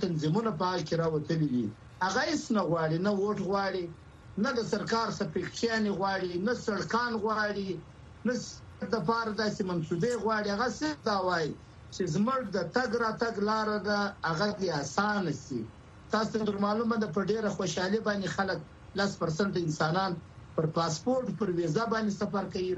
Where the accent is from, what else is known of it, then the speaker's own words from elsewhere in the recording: Kandahar, Afghanistan; موږ په دې فخر کو چې موږ افغانان یو موږ په دې فخر کو چې موږ کندهاریان یو